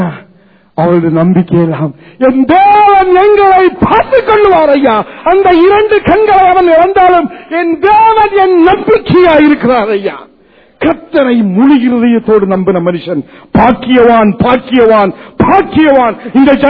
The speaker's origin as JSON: {"language": "Tamil", "country": "Sri Lanka", "tie": "born there", "said": "நானும் தமிழன், நானும் இலங்கையெல்லாம் பிறந்தேன்."}